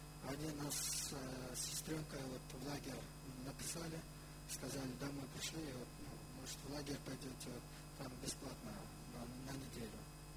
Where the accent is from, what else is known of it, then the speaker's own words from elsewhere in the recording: Kyrgyzstan; я сам из Кыргызстана. Там я покаялся в баптистской церкви, это в 2001 году.